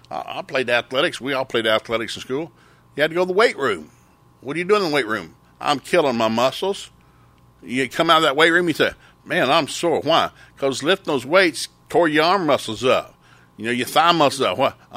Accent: Tennessee, United States; When I grew up in East Tennessee, you had to graduate with a C average.

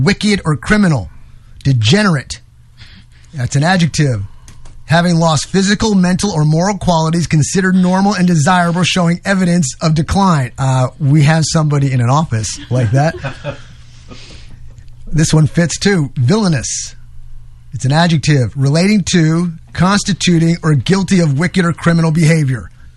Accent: New York, United States; you Southerners down here, I'm originally from New York.

